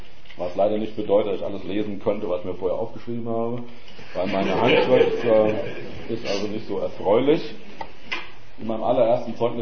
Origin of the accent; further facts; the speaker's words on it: Dillenburg, Hesse, Germany; Ich komme aus Dillenburg, dann ist soweit von Gießen entfernt, die Stadt Wilhelm von Oraniens.